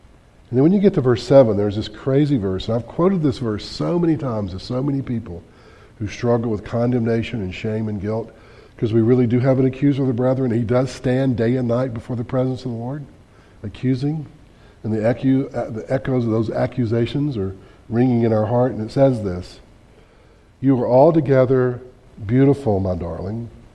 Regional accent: the South, United States; accent: southern; Me and that voice thing are having constant conflict because of my southern accent.

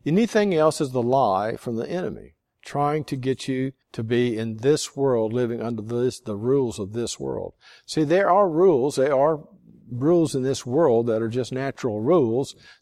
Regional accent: United States; they don't really touch me, you know, because I'm an American. I have a passport.

